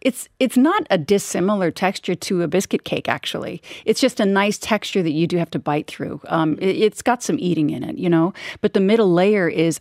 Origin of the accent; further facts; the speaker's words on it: Vancouver, British Columbia, Canada; born there; I was born in Vancouver, so these are so common in Canada